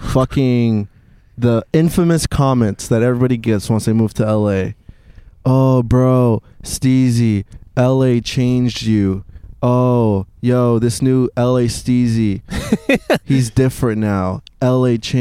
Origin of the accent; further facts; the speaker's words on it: Texas, United States; now in Los Angeles, United States; I grew up in Texas and I still don't have a tolerance for the heat. LA is just so nice.